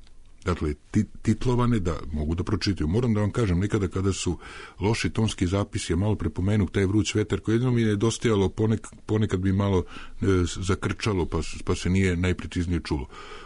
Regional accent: Serbia; ja sam Srbin, ja živim ovdje

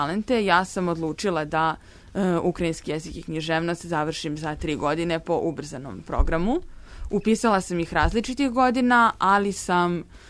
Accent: Zemun, Belgrade, Serbia; Volela sam Zemun, naravno, od ranog detinjstva i drago mi je što i danas tu živim.

